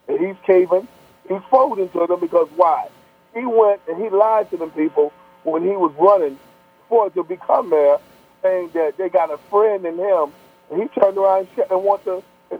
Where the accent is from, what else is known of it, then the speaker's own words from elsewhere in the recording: Staten Island, New York, United States; I'm born and raised in Staten Island.